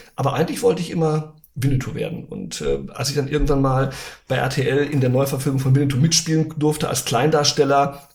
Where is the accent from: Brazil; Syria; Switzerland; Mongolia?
Brazil; Ich bin in Brasilien groß geworden und da habe ich immer alles, was mich da in dem Sitio, in den Bergen umtrieben hat, aufgeschrieben.